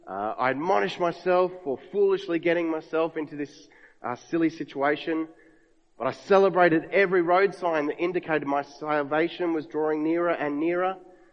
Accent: Canberra, Australian Capital Territory, Australia; now in Adelaide, Australia; I grew up in Canberra. My family still lives there. And so from time to time over the years that I've been living in Adelaide

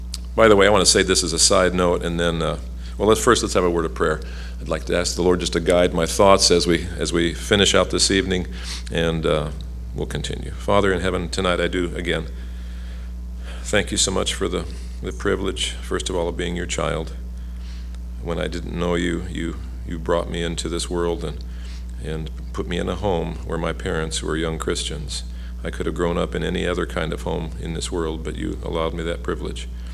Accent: United States; people would come up to me as an American

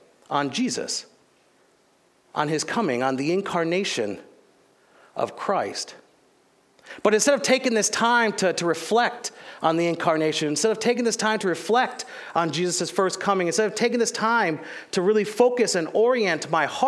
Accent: St. Charles, Missouri, United States; We moved here from Canada. I was raised here in St. Charles.

